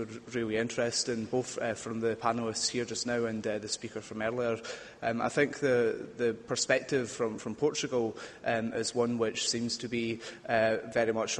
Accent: Scotland, United Kingdom; and I'm from Scotland in the UK.

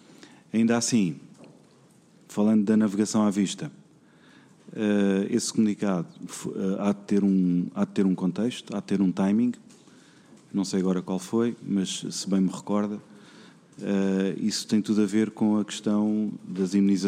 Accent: Portugal; todos nós somos portugueses

